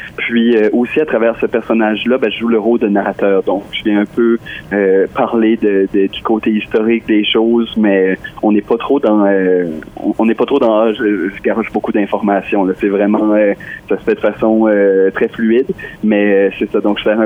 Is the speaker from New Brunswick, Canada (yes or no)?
yes; Balmoral, New Brunswick, Canada; Moi, j'ai grandi à Balmoral jusqu'à 10 ans.